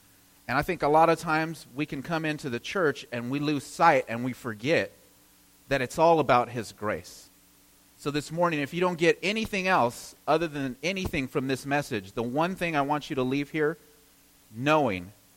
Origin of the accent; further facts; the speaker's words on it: Upland, California, United States; We're from Upland, California. It's about 30 minutes east of Los Angeles.